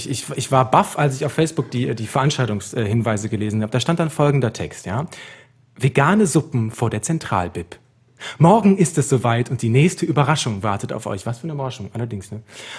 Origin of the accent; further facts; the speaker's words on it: Cologne, North Rhine-Westphalia, Germany; Für mich als Kölner, ich meine, habe da schon sehr zu Hause gehangen heute in meinen Gedanken.